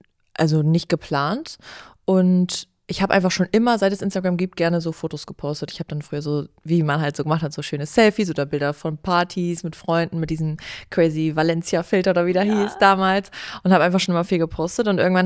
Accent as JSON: {"language": "German", "region": "Bremen", "country": "Germany", "said": "ich bin gerade 31 geworden und genau, ich komme aus Bremen"}